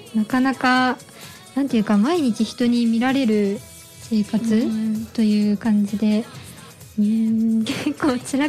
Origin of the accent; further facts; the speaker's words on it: Tochigi, Japan; 私は栃木出身だったので、いや今もそうなんですけど